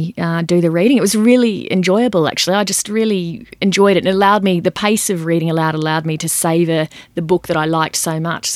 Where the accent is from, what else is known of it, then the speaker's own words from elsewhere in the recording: Queensland, Australia; although I grew up in Queensland, so I can't really call myself a local, but I do live not far from the radio studio